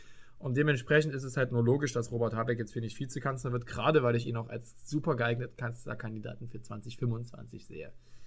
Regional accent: Saxony, Germany; Und das sage ich dir als Sachse genauso.

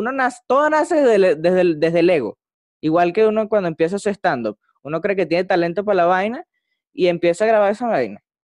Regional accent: Venezuela; simplemente yo estoy aquí como un venezolano más huevón a pie.

